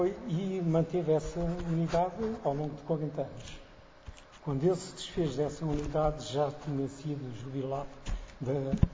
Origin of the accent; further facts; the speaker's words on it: Setúbal, Portugal; accent: Setúbal; Eu, que sou o 6º, já não nasci em Setúbal. Mas, como diz a minha família, eu sou aquele que tem o R de Setúbal mais acentuado.